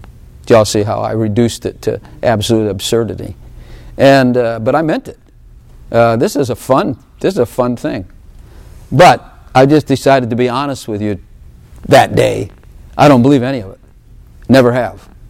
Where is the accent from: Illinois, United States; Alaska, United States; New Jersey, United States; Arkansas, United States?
Illinois, United States; Chicago; I know him well because I know how his brain thinks, because he comes from Chicago and I come from Chicago.